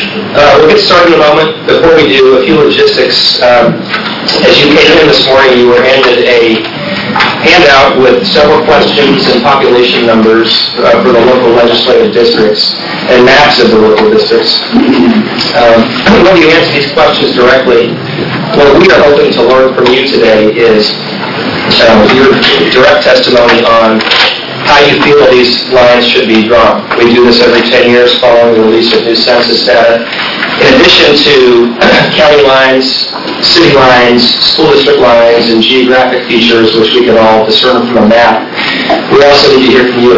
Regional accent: Lake Oswego, Oregon, United States; and I am from Lake Oswego, also represent part of Southwest Portland.

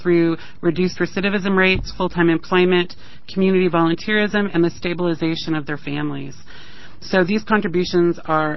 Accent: Portland, Oregon, United States; I'm from Portland.

